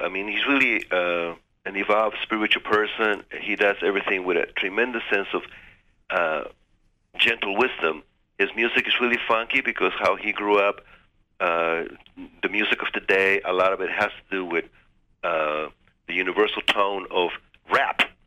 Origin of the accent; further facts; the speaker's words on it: San Francisco, California, United States; I grew up in San Francisco at a time when it was ground zero for consciousness revolution and expansion.